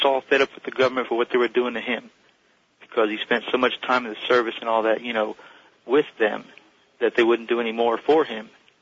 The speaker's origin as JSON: {"language": "English", "town": "Pasadena", "country": "United States", "said": "I'm from Pasadena. My Pasadena."}